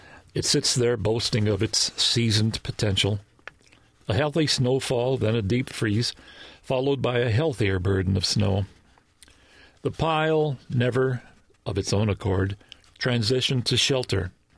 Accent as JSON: {"language": "English", "town": "Detroit", "region": "Michigan", "country": "United States", "tie": "born or raised there", "said": "I grew up in Detroit, and my father was"}